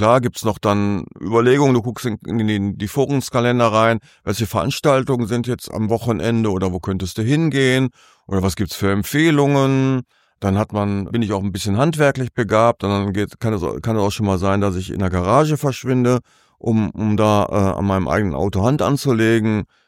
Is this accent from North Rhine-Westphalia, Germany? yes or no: yes; North Rhine-Westphalia, Germany; ich komm aus dem Ruhrgebiet